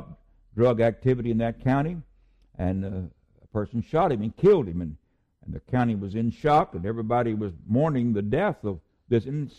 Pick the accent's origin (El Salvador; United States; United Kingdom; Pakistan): United States; Dilbarton, West Virginia; the county from which I'm from, born in, and in the very town that I grew up in Dilbarton, West Virginia.